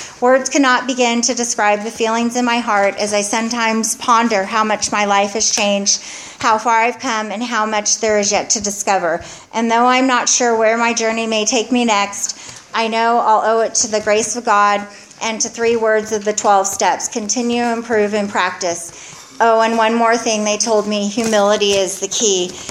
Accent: Santa Barbara, California, United States; Let's see, I grew up in Santa Barbara

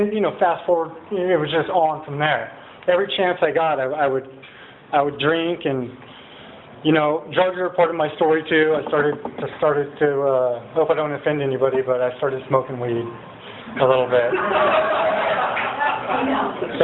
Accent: Lompoc, California, United States; also born or lived in Oregon; So I'd never met my dad before, and I was born in Oregon. We moved to Lompoc, not far from here, so I grew up in Lompoc, and enough said, right?

